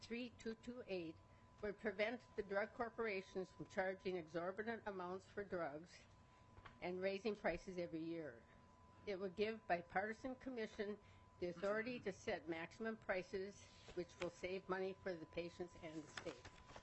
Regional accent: Minneapolis, Minnesota, United States; I'm from Minneapolis. I have been a registered nurse since 1973, and I love to help my community.

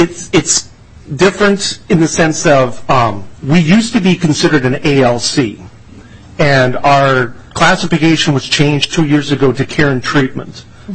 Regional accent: Litchfield, Minnesota, United States; There's a care and treatment facility in my hometown of Litchfield

